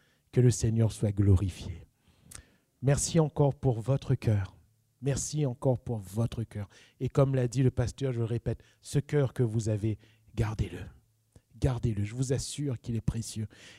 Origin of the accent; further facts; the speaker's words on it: Réunion, France; Nous sommes réunionnais et la Réunion est connue dans le monde francophone, français, est connue pour sa générosité.